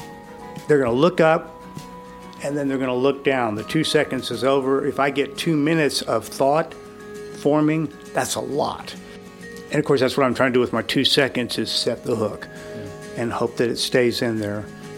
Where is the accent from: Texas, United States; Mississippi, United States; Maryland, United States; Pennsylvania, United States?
Texas, United States; My wife and I joke about, you know, growing up in Texas, she assumed that, you know, I was on a horse before I could walk